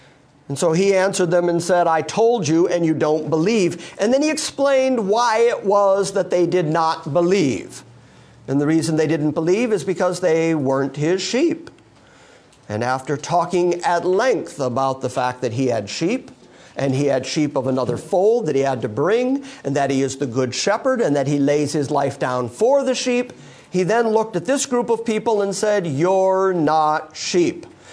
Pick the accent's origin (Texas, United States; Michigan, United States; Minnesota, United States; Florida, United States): Michigan, United States; Livonia; I grew up in Livonia, Michigan. the Michiganders are with me on that one.